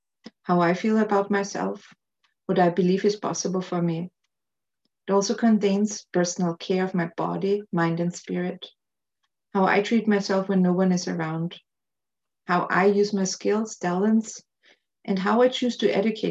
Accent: Austria; English is a second language; moved away as an adult; now in Canada; I was born and raised in Austria and moved to Canada in my early 20s. I have now lived longer in Canada than in Austria, yet I don't feel like I'm a true Canadian since I wasn't born here.

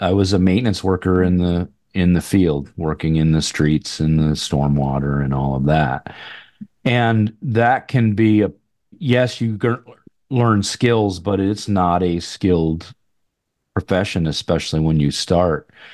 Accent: New York, United States; I started in municipal government, as you mentioned, actually in my hometown in upstate New York, as a temporary worker and in the field.

